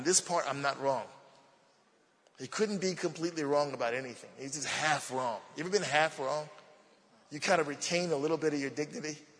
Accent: Baltimore, Maryland, United States; accent: Baltimore; you can tell by my accent I'm from Baltimore.

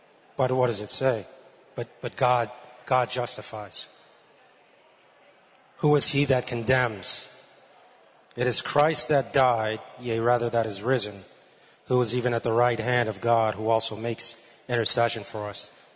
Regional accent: Utica, New York, United States; I am from Utica, New York.

